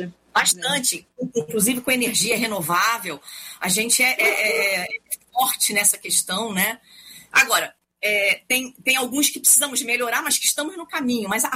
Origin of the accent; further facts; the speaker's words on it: Rio de Janeiro, Brazil; Eu venho do Rio também, então tem essa questão da segurança, né